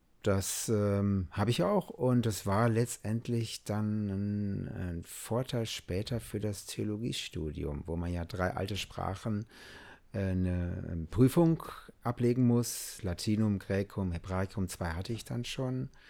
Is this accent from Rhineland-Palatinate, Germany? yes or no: no; Wuppertal, North Rhine-Westphalia, Germany; born there; 27. Mai 1972 bin ich geboren in Wuppertal als drittes Kind.